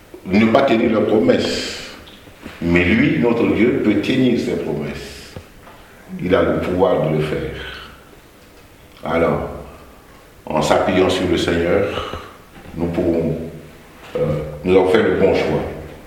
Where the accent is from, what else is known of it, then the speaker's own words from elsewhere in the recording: Chad; je n'étais pas né dans une famille chrétienne. Avec mon épouse, nous sommes originaires du Tchad. Ma famille est animiste.